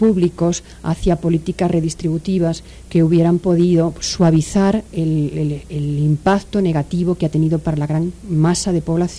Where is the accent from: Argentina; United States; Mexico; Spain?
Spain; Digo mostramos porque yo soy española